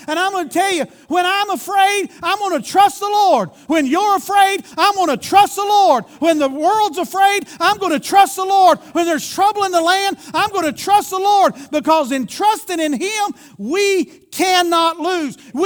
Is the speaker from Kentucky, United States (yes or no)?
yes; Kentucky, United States; I'm from Kentucky, for those of you that don't know it out there, that's why I said that.